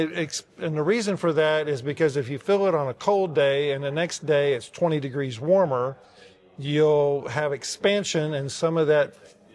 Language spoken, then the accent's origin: English; Alabama, United States; I'm from Alabama, and you have to go to a training for the weekend.